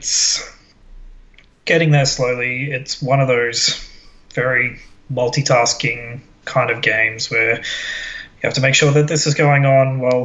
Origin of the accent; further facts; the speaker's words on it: Australia; We're getting to our American audience. Yes, even though we are Australian.